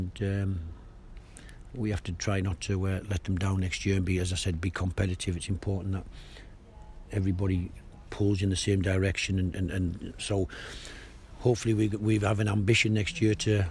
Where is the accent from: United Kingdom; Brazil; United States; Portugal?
United Kingdom; Middlesbrough, North East England; I'm from Teesside, Middlesbrough. It's an industrial area.